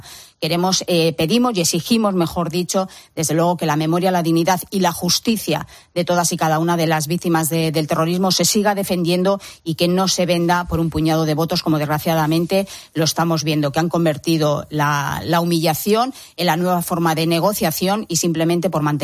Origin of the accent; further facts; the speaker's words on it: Ermua, Basque Country, Spain; desgraciadamente en mi pueblo, en ERMUA, que hace 27 años, desde luego, sería impensable pensar que podrían tener este gran apoyo social.